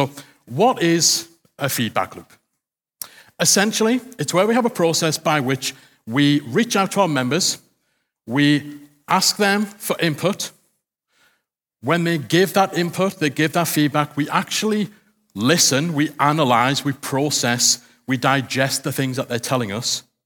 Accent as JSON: {"language": "English", "town": "Newcastle", "region": "North East England", "country": "United Kingdom", "tie": "born or raised there", "said": "here in the northeast of England, in my hometown of Newcastle"}